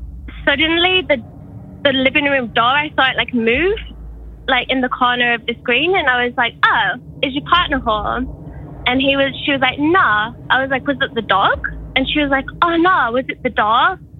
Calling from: New Zealand; I'm calling from New Zealand.

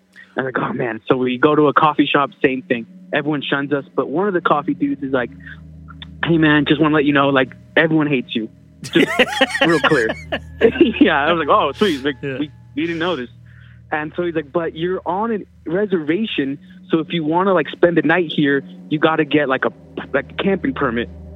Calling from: Salt Lake City, Utah, United States; from Salt Lake City.

